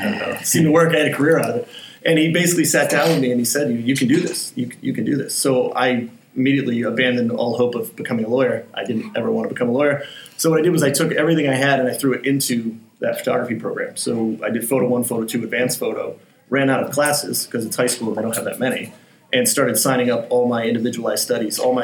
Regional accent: Dudley, Massachusetts, United States; I'm from a small town in Massachusetts. When I grew up there, there was more cows than people.

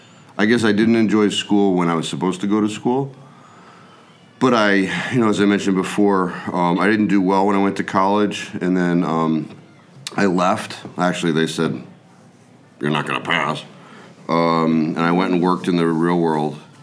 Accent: Wallingford, United States; also born or lived in Queens, New York; Well, I was born in Queens, New York, and my family was from here. My father was in law school. And we moved here when I was about 3 years old. So basically, I grew up in Wallingford.

